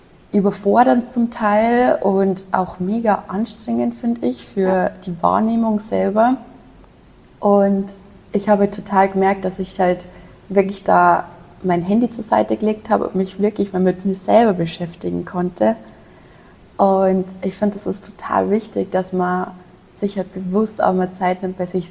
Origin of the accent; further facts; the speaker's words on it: Bavaria, Germany; accent: Bavarian; 23 und lebe am wunderschönen Chiemsee. Also sorry dafür, dass ich ab und zu meinen bayerischen Dialekt auspacken muss.